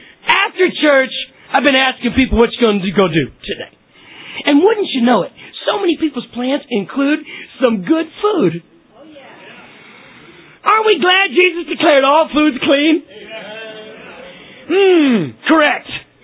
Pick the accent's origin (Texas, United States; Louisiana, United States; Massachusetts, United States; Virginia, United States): Texas, United States; Like I grew up in Texas, and you see these big oil refineries.